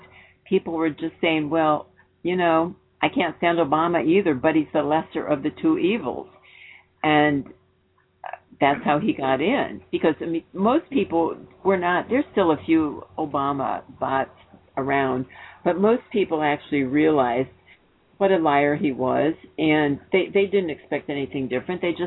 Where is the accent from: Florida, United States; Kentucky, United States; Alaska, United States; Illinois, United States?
Illinois, United States; I'm from Illinois. I know he's a liar.